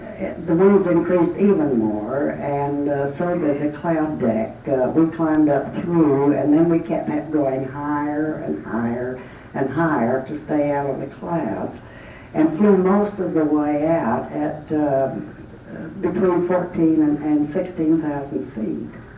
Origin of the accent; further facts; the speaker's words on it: Ireland; I'm Irish.